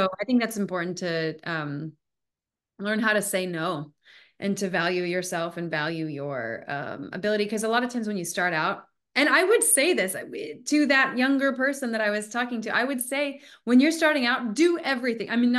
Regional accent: Wyoming, United States; Well, growing up in Wyoming, where there are not a lot of actors, all I saw were what we saw in tabloids.

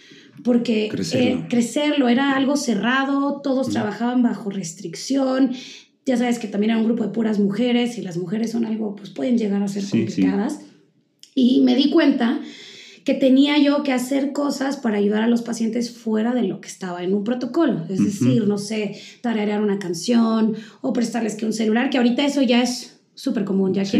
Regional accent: Honduras; also born or lived in Guatemala; now in Mexico; yo viví toda mi vida en Centroamérica. Yo nací en Guatemala y viví toda mi vida en Honduras y estudié parte de la licenciatura, de hecho, en Centroamérica, en Honduras. Finalmente me tuve que mover a México

